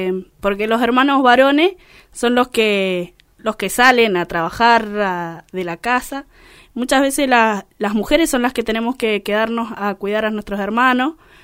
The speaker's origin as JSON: {"language": "Spanish", "region": "San Juan", "country": "Argentina", "tie": "born or raised there", "also_born_or_lived": "Entre Ríos", "said": "Yo soy de San Juan, soy nacida en San Juan y criada en San Juan."}